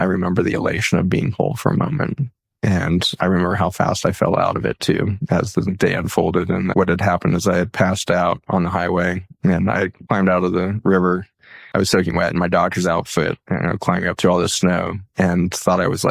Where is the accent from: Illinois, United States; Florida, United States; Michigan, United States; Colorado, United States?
Colorado, United States; Boulder; now in Virginia, United States; I grew up in Boulder, Colorado, used to driving in snow, no problem.